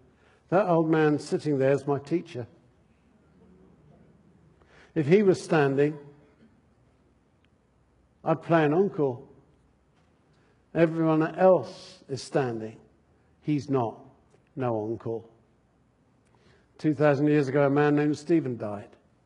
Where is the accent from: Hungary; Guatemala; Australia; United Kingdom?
United Kingdom; now in United States; I'm British. Well, we're American citizens, and that's marvelous, but my roots go back in an old country.